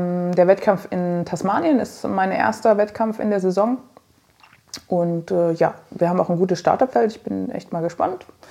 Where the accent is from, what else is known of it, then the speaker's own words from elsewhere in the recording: Dresden, Saxony, Germany; Ich komme ja aus Dresden. Ich sage immer, ich habe eine Wohnung in Dresden und eine Waschmaschine.